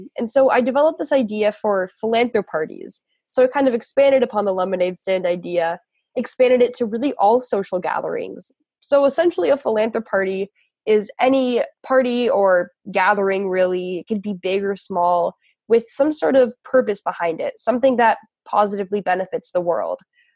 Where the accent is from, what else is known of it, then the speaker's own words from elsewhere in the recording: Los Angeles, California, United States; I grew up in Los Angeles, and I always loved having lemonade stands at the foot of my driveway.